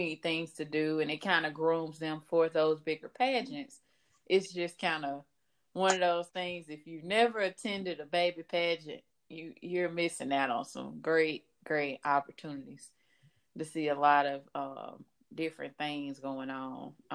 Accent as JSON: {"language": "English", "region": "the South", "country": "United States", "said": "because we're both from the South."}